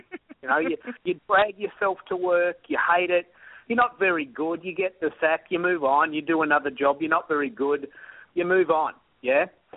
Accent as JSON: {"language": "English", "country": "Australia", "said": "I'm an Aussie who teaches Twitter to the world."}